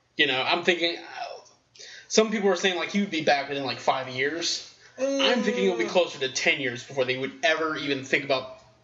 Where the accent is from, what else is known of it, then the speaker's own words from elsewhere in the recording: the South, United States; I mean, I don't want to overgeneralize, but we were both born and raised in the South, and so like stuff like that usually comes from old white men.